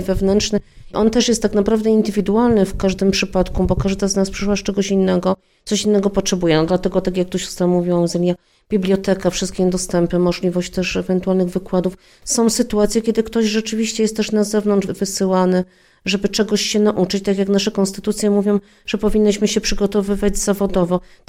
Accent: southern Poland, Poland; Pochodzę z południa Polski, więc tak nie było za dużo możliwości

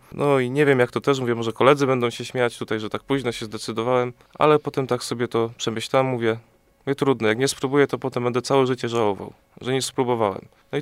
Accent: Brzustków, Łódź Voivodeship, Poland; Pochodzę z parafii pod wezwaniem świętego Jana Chrzciciela w Brzustkowie.

